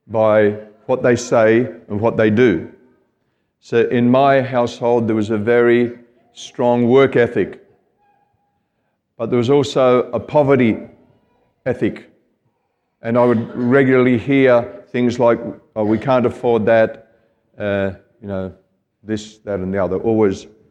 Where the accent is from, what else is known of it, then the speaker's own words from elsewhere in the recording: Australia; also born or lived in Scotland; I was born in Scotland and we emigrated to Australia when I was just a little fella, 6 years old. And I grew up in a family that was working class